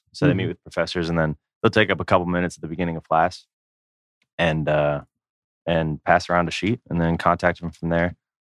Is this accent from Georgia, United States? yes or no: yes; Peachtree City, Georgia, United States; Yeah, so I grew up in Peachtree City.